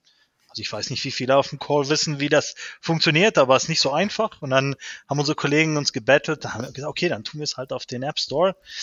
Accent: South Africa; now in Germany; Ich bin einer der Gründer, einer von vier Gründern und der CEO von Imbers. Ich bin gebürtiger Südafrikaner, Deutsch-Südafrikaner, habe meine Kindheit dort verbracht

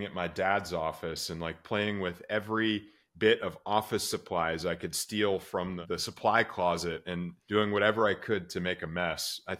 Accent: Dallas, Texas, United States; My hometown airline here in Dallas.

